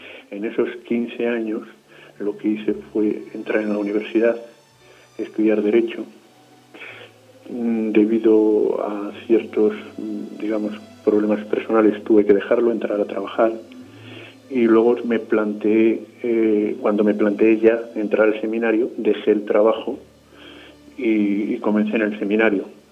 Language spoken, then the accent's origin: Spanish; Santander, Cantabria, Spain; born there; yo nací aquí en Santander, capital. Mi edad es de 41 años